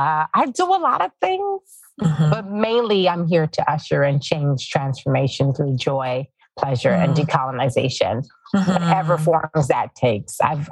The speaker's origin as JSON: {"language": "English", "town": "Inglewood", "region": "California", "country": "United States", "said": "you know, I'm from Inglewood."}